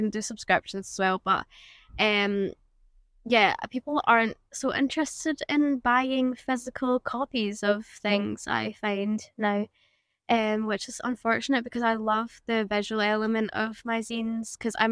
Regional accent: Glasgow, Scotland, United Kingdom; I'm from the South Side, but I can't say that there's... Well, I don't know. Haven't lived there in a while.

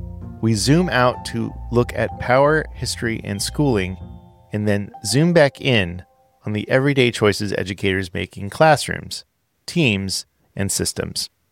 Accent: California, United States; now in Georgia, United States; I mean, I grew up in California, so it's not like I was not, used to the desert.

